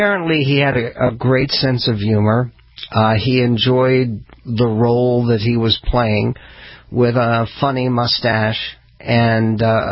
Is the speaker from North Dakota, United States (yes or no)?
yes; Arthur, North Dakota, United States; My hometown, Arthur, North Dakota, is a small farming community where woke was something you did at 5 a.m.